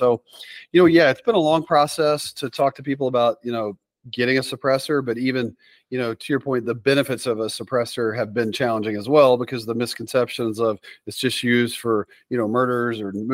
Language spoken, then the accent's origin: English; the South, United States; now in Dakotas, United States; I grew up in the South. So when I moved up here to the Dakotas where my wife's from